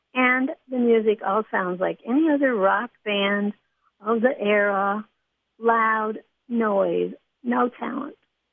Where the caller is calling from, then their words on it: Nashville, Tennessee, United States; I'm calling from Nashville, Tennessee.